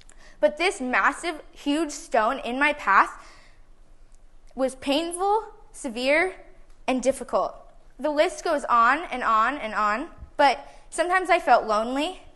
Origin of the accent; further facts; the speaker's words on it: Redwood City, California, United States; born there; I'm 13 years old, and I'm from here. And I was born in Redwood City